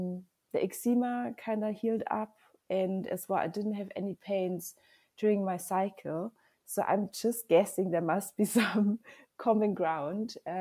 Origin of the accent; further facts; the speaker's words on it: Germany; English is a second language; now in South Africa; I'm from Germany, but I do live most of the time in South Africa now. So I think it's a bit of a mixture, but I'm German